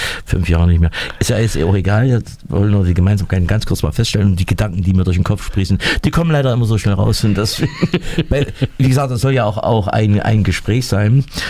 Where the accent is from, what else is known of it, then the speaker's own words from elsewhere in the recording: Schlöben, Thuringia, Germany; Also ich bin hier geboren und noch nicht weggezogen. Ich bin zwar in Schlöben groß geworden, aber so mehr regional geht gar nicht. Also ich habe es in den 61 Jahren nicht gepackt